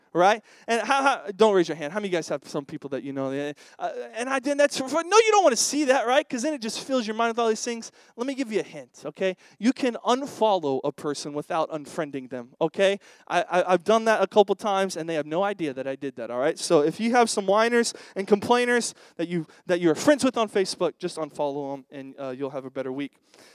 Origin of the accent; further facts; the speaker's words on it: Oklahoma, United States; I mean, I come from the South. I was born and raised in Oklahoma, and we still have front porches.